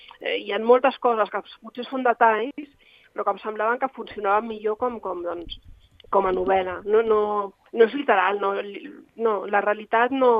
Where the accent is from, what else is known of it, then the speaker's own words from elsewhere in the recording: Catalonia, Spain; first language Catalan; i mira que sóc catalana i sóc totalment bilingüe